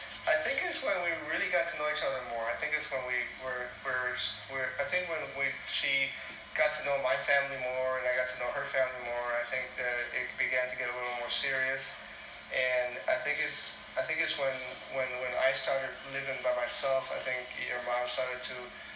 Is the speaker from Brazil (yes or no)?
no; Chicago, Illinois, United States; born there; I was born in Chicago, Illinois. April 20, 1965.